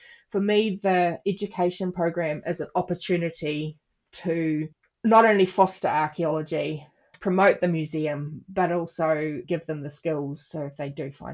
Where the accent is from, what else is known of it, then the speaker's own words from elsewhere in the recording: New Zealand; growing up in Aotearoa, New Zealand, we didn't have that opportunity to learn our history.